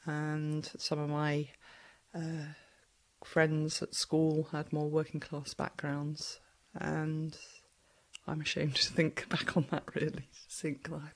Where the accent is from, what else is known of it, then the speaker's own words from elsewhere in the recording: Pangbourne, South East England, United Kingdom; Well, I was born in Pangbourne in Berkshire.